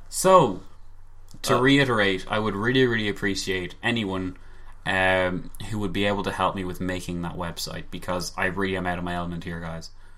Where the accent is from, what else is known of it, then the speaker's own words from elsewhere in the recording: Ireland; I mean, we are Irish after all.